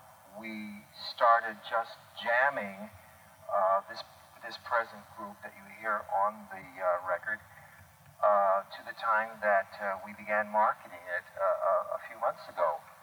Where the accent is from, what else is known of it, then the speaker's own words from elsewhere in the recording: New York City, New York, United States; as a New Yorker myself, I mean, I have the usual love-hate relationship with the city